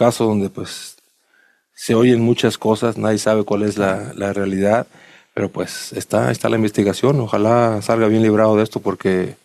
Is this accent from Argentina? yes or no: no; Oaxaca, Mexico; yo soy de Oaxaca